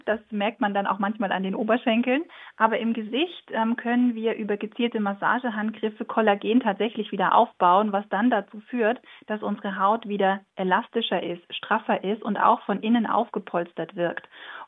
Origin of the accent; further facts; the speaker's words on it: Germany; moved away as an adult; now in Innsbruck, Austria; Ja, ich lebe mit meinem Mann und unserer kleinen Tochter Wilma in Innsbruck. Ich bin eigentlich Deutsche, das heißt, das ist meine Wahlheimat, das wunderschöne Tirol mit seinen wunderschönen Bergen.